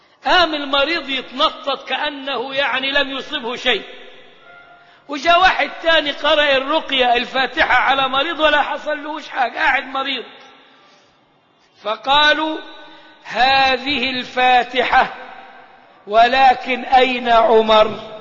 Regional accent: Egypt; احنا عندنا هنا كمصريين نقول فلان بعافية شوية

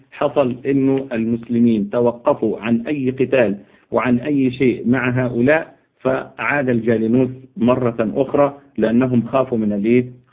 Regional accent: Egypt; احنا عندنا في مصر هنا الشيخه ام خديجه

